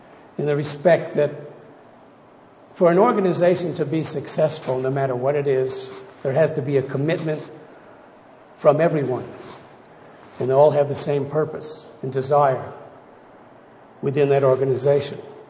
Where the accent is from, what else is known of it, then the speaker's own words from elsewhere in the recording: United States; now in Australia; I am in residence, but in citizenship, I'm still a citizen of the U.S. I've been in Australia for about 40-odd years. So I'm actually have been more in Australia than I was in the U.S.